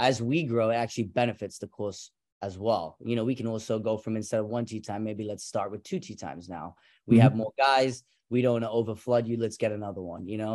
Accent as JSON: {"language": "English", "region": "England", "country": "United Kingdom", "tie": "born or raised there", "said": "I was born and raised in England."}